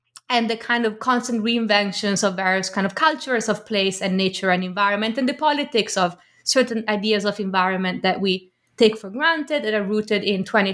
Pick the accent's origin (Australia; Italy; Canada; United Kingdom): Italy; Milan, Lombardy; We had Turkish neighbors growing up in Milan.